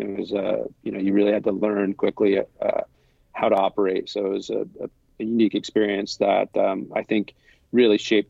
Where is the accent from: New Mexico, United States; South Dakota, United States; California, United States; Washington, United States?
California, United States; I'm from California, so I grew up in California playing, what you might think is a traditional California based group of sports.